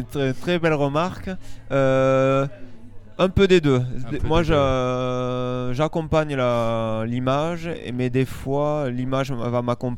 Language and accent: French; Donzac, France; now in Toulouse, France; Non, j'habite sur Toulouse, mais je suis originaire de Donzac, donc j'ai laissé...